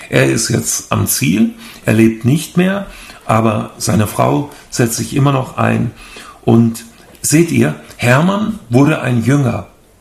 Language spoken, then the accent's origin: German; Hesse, Germany; also born or lived in Baden-Württemberg; Da zogen wir von Baden-Württemberg, wo wir 20 Jahre lang gelebt hatten, zurück in meine Heimat nach Hessen. Und dann kamen wir da in eine kleine Stadt, Hünfeld heißt die, im Landkreis Fulda. Da leben wir heute noch.